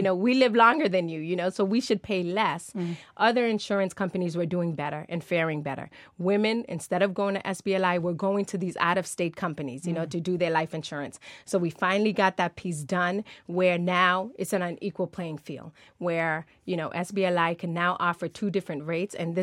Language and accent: English; Boston, Massachusetts, United States; You know, I'm a native Bostonian. I'm born and raised in Dorchester, from Upham's Corner to Lower Mills